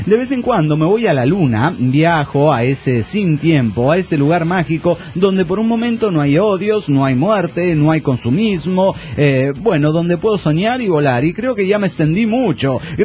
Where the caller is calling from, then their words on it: Buenos Aires, Argentina; de Buenos Aires, Argentina.